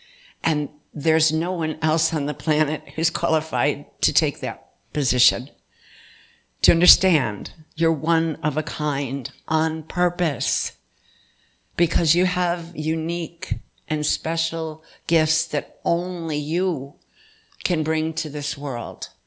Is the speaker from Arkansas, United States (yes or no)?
yes; Hot Springs, Arkansas, United States; I come from Hot Springs, for some of you who don't know me.